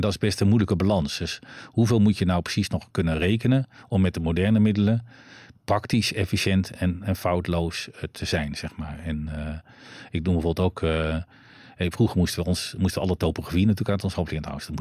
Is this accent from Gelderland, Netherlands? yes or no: yes; Gelderland, Netherlands; Terwijl toen ik jong was, ik kom uit de Achterhoek.